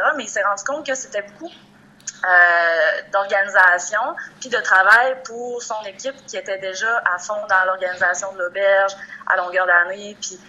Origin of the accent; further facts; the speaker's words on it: Chicoutimi, Quebec, Canada; nous autres, l'organisation, on vient de Chicoutimi.